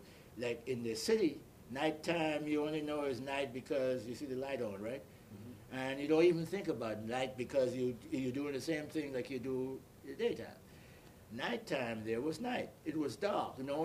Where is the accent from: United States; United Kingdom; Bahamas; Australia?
Bahamas; Crooked Island; also born or lived in Nassau; I was born in Nassau, Bahamas. At an early age, my mother sent me to an island called Crooked Island, spelled C-R-O-O-K-E-D Island.